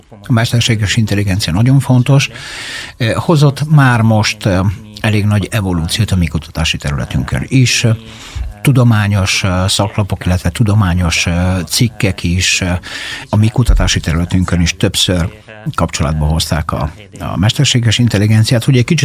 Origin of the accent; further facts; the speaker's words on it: Veneto, Italy; Én Észak-Olaszországból jövök, a családom észak-olaszországi Cadore vidékéről, tehát nálunk az alaplátványa hegyek voltak.